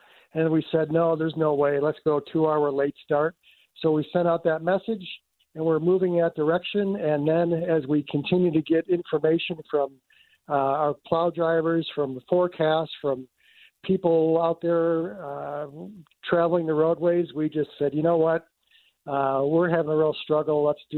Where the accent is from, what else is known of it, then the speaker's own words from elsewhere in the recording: Buffalo, New York, United States; I know I've told you before, I'm from Buffalo. I'm starting to feel like this is just like Buffalo.